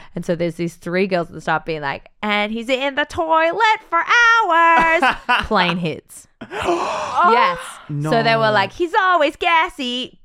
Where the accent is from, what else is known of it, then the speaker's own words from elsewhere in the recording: Australia; oh, so it's 10 grand to do Ed Fringe as an Australian artist.